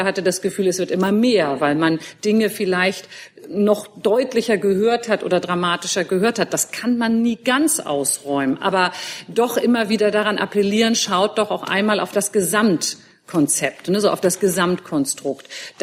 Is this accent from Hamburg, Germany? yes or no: yes; Hamburg, Germany; meiner Heimatstadt Hamburg